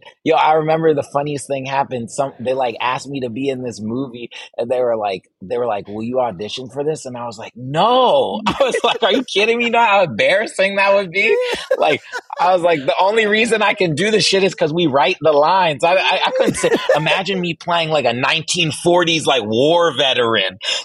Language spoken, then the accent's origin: English; Virginia, United States; I didn't grow up with a lot of money. So it's like I grew up in Virginia